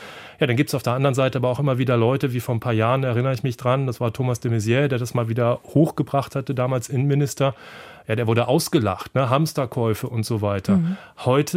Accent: Germany; born there; Ich stamme aus Slowenien, beziehungsweise meine Familie, bin aber in Deutschland geboren

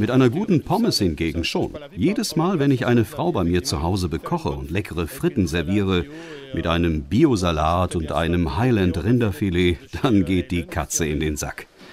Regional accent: Belgium; In meiner Heimat fehlt es an einem eigenständigen Identitätsgefühl. Das Land liegt eingeklemmt zwischen mehreren anderen und die Staatsgründung war ein künstlicher Akt.

